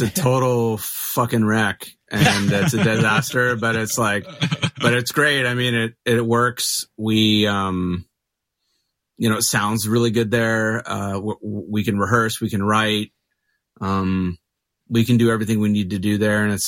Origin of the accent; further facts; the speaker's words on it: Mesa, Arizona, United States; now in Phoenix, United States; So I grew up in Mesa. I live in Phoenix, which is just like just kind of two towns over.